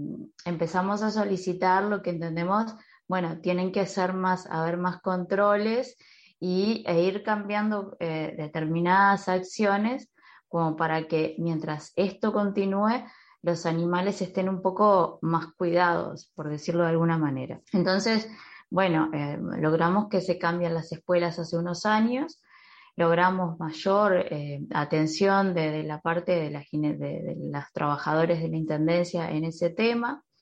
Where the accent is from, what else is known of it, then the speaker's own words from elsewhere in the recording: Montevideo, Uruguay; la mayoría de los que empezamos esta movida somos de Montevideo.